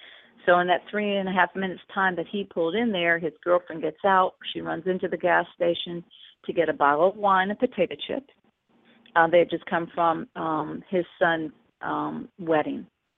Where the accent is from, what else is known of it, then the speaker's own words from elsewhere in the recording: Chicago, Illinois, United States; born there; now in Atlanta, United States; Mm-hmm. Yes. Illinois. I still have two younger sisters there that live in the city of Chicago, and I have cousins in Joliet.